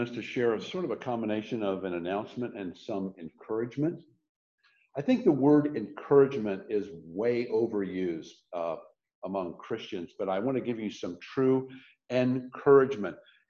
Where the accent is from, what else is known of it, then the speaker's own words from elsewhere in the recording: Canton, United States; because he knew that George Wallace was going to be speaking in my hometown in Canton.